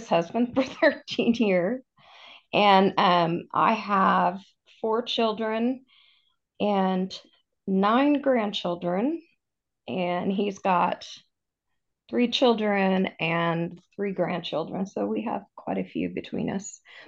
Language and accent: English; California, United States; I grew up in California, and we moved out to Missouri after my parents moved out here.